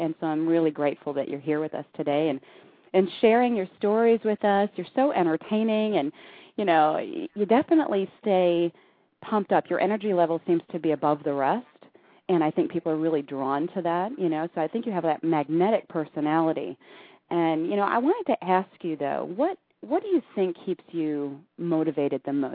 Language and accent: English; Boston, Massachusetts, United States; now in Austin, United States; I'm originally from Boston, okay? And I moved to Austin, and that's when I started my networking career.